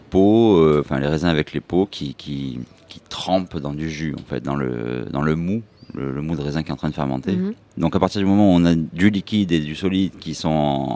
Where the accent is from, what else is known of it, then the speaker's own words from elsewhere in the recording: Montpellier, Occitanie, France; Je suis de Montpellier, ouais.